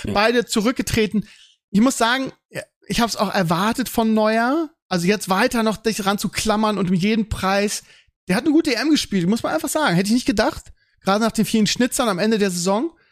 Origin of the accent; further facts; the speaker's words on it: Bremen, Germany; Das ist einfach für mich als Bremer ein sympathischer Verein.